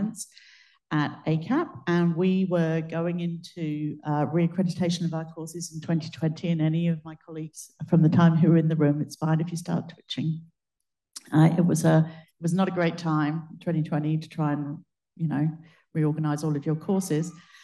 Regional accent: Plymouth, South West England, United Kingdom; moved away as an adult; Some of you may have picked up my accent. I was born and brought up in the UK. This is a photograph of my hometown, Plymouth.

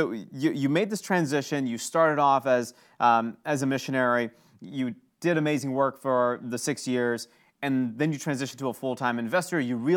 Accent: Kalamazoo, Michigan, United States; In my hometown of Kalamazoo, Michigan, I remember hearing about this.

